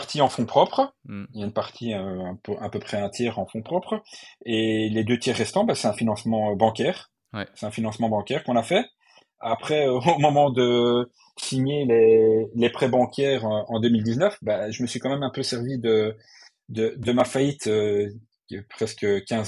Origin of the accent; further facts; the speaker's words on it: Brussels, Belgium; Moi, je suis d'origine de Bruxelles, donc je me dis, pourquoi pas en implanter sur Bruxelles.